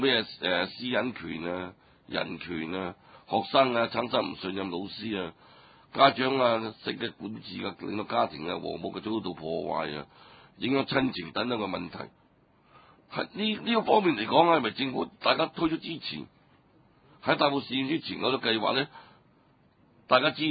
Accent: China; 大家都緊記得我哋中國人當年

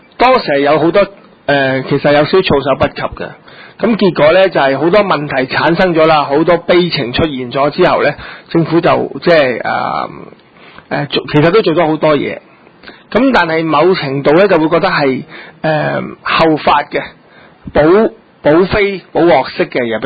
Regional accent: Hong Kong, China; 我哋應該堂堂正正承認我哋係中國人

